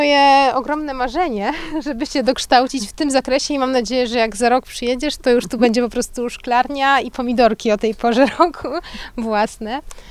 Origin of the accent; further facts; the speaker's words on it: Ostrów Mazowiecka, Masovian Voivodeship, Poland; moved away as an adult; also born or lived in Wrocław; Pochodzę ze Ostrowi Mazowieckiej, z małego miasta na Mazowszu.